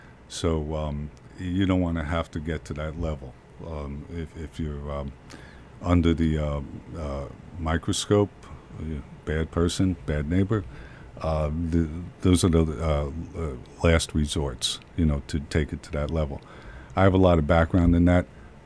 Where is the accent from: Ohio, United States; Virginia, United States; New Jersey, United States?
New Jersey, United States; So the short story is I grew up in New Jersey. Born in Hoboken, lived in Newark, New Jersey, right after the riots.